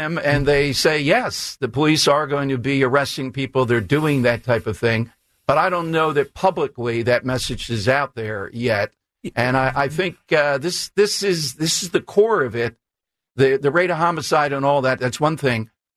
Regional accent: Philadelphia, Pennsylvania, United States; And, I grew up in South Philly.

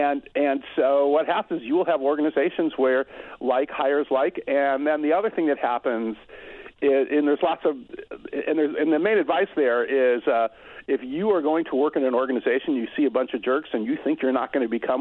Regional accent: Illinois, United States; born there; But I was born in Illinois, and I remember when my father drove a coffee truck delivering coffee to restaurants.

